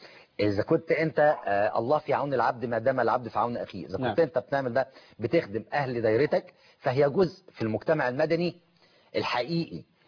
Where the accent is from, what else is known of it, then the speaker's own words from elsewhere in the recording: Egypt; إحنا كمصريين